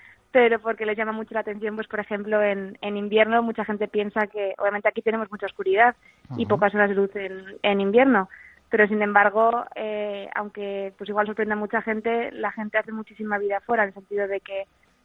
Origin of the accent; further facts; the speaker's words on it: Basque Country, Spain; Yo creo que son un poco como los vascos, sí, en el sentido de que quizás de primeras pues nos cuesta abrirnos